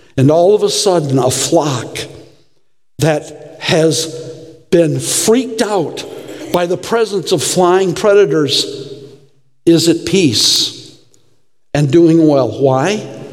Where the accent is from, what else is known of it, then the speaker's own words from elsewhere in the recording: Detroit, Michigan, United States; Now, I'm from Detroit, and I know what a rod means.